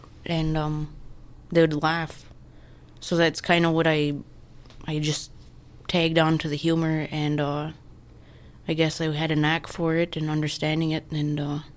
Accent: Leech Lake, Minnesota, United States; My Chinab name is … I'm from Leech Lake here.

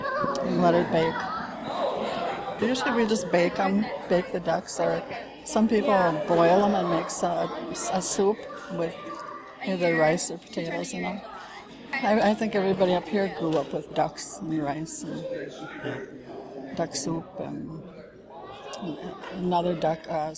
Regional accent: Nett Lake, Minnesota, United States; from Nutlake.

